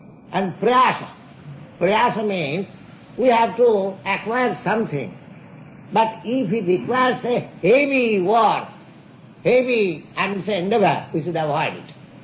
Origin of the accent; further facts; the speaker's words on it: India; English is a second language; moved away as an adult; That's why I'm an Indian sannyasi, I come to a country, to your country.